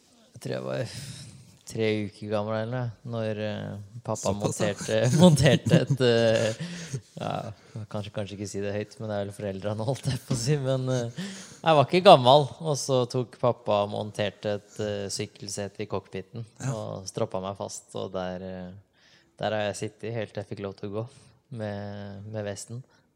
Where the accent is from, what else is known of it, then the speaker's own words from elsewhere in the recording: Larvik, Vestfold, Norway; Og så begynte jeg egentlig bare hjemme i Viksfjorden da. Utenfor Larvik, utenfor seilhytta der.